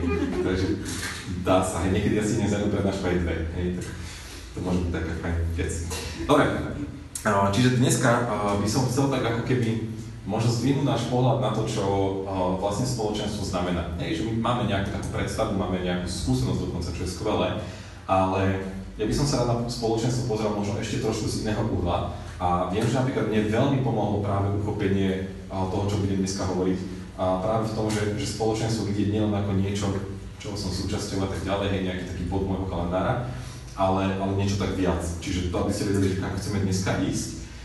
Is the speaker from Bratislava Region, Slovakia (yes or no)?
no; Sereď, Trnava Region, Slovakia; pochádzam zo Serede, v Serede žijem, bývam, som.